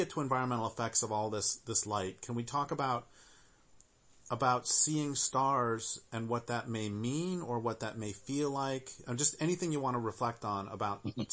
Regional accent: Colorado, United States; also born or lived in Nevada; And I grew up in Colorado, and the stars were magnificent.

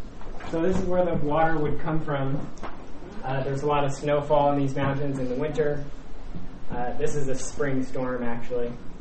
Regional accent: Seattle, Washington, United States; And I grew up in Seattle, and I know it's really easy for Westsiders to forget about anything that's happening east of the mountains.

